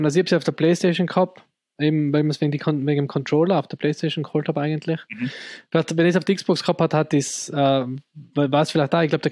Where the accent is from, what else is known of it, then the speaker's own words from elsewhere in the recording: Tyrol, Austria; weil wir kommen ja aus Tirol, also ein sehr katholisches Land.